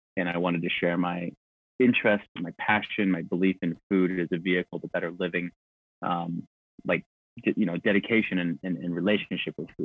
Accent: Montana, United States; I grew up in Southwest Montana, you know, with a small family

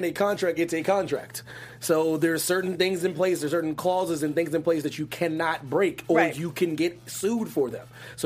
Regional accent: Philadelphia, Pennsylvania, United States; Had to be somebody from my home state, man. These Philly fans are ridiculous.

